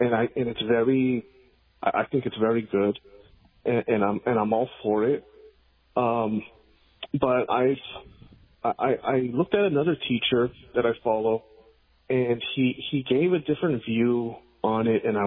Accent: Pomona, California, United States; I'm actually from Pomona, California.

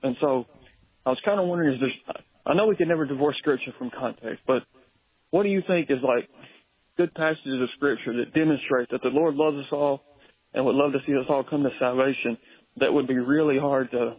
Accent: Smithville, Tennessee, United States; I come from Smithville, Tennessee, which is a really small community, Baptist churches, Pentecostal churches, Methodist churches.

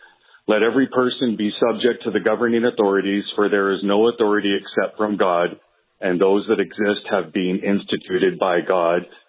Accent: Canada; I am from Canada, so our vaccine rollout has been going a little different than yours.

